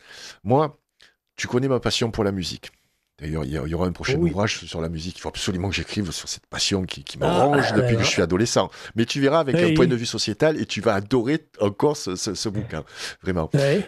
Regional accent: Marseille, Provence-Alpes-Côte d'Azur, France; Mais je suis optimiste parce que je suis Marseillais aussi.

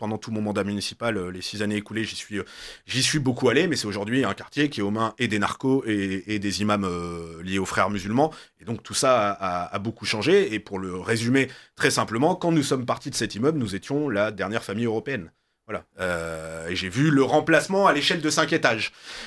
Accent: Nice, Provence-Alpes-Côte d'Azur, France; je suis un Niçois, oui, réellement, parce que du côté de mon père, on est d'une vieille famille niçoise, et du côté de ma mère, ce qui est pas très original à Nice, ma mère est une rapatriée d'Algérie

